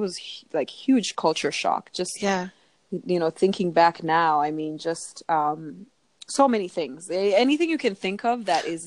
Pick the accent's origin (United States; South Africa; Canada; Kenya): Kenya; moved away; when I was back home in Kenya. And then I moved here, and then the whole thing of popularity. So growing up in Kenya, popularity really came with how well you did in school